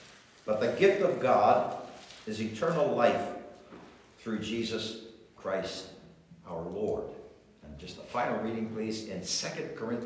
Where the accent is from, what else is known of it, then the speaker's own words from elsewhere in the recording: Philadelphia, Pennsylvania, United States; Tonight's carol actually takes us to my hometown of Philadelphia.